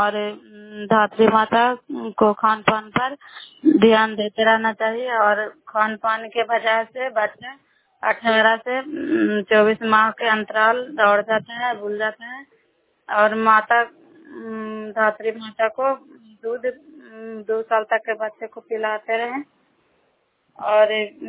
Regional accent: Bihar, India; नालंदा जिला करार ब्लॉक के निवासी हूँ।

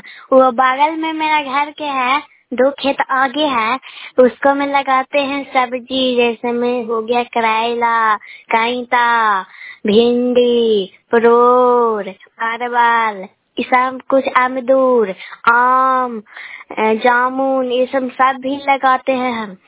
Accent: Bihar, India; मैं नालंदा जिला के रहने वाली हूँ। मैं सलमान चक से बोल रहे हैं, मैं गोरखपुर पंचायत से बोल रहे हैं।

